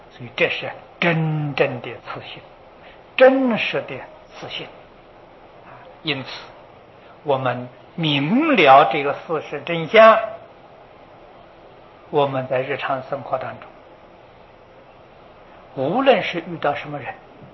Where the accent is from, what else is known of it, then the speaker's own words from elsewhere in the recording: China; 我们中国人大陆上就有12亿